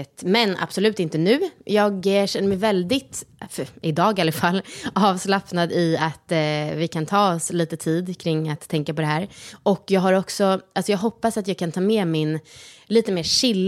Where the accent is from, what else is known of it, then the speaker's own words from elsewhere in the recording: Sweden; hemma i Sverige